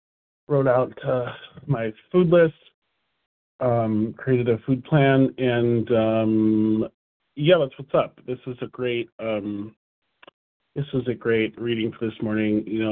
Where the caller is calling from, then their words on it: New Jersey, United States; Good morning. I'm calling from New Jersey.